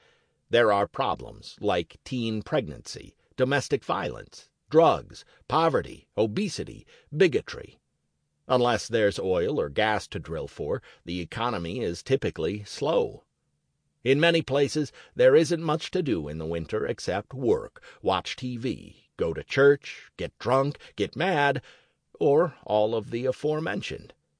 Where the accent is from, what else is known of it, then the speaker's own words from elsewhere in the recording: Maine, United States; I grew up in the Northland, on an island in northern Maine.